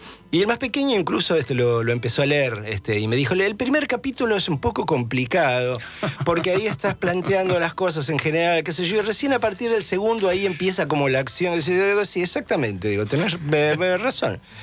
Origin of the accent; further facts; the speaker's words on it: Flores, Buenos Aires, Argentina; No nací en Flores, nací en el sanatorio en Chorena, por esas vueltas de la vida, pero crecí en Flores.